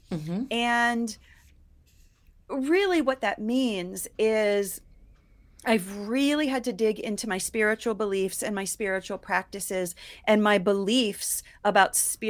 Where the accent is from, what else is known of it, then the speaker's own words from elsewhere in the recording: Ohio, United States; also born or lived in New York; now in Colorado, United States; I grew up in Ohio, and then I moved to New York.